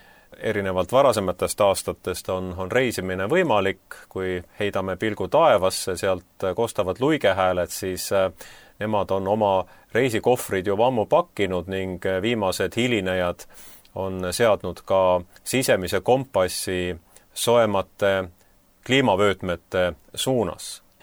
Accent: Saare County, Estonia; Mina olen saatejuhi rollis Saaremalt

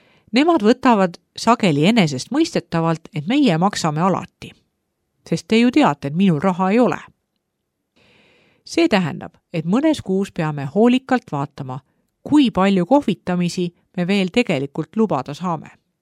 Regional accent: Bihać, Federation of Bosnia and Herzegovina, Bosnia & Herzegovina; Estonian is a second language; Kui plaanid muutuvad, lähen kusagile kohvikusse lugema. Mu kodulinnas Bihačis on mõnusaid istumiskohti iga nurga peal. Tallinnasse jõudes tabab mind kultuurisokk.

